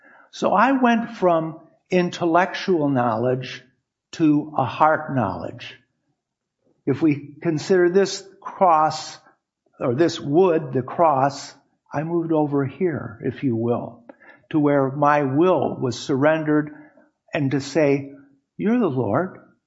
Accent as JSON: {"language": "English", "town": "Detroit", "region": "Michigan", "country": "United States", "tie": "born or raised there", "said": "I grew up in Northwest Detroit with Roman Catholic parents"}